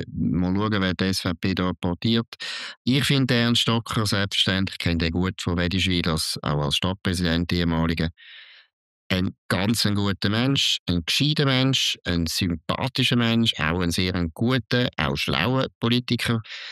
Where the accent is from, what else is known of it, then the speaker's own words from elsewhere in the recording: Aargau, Switzerland; weil ich komme aus dem Aargau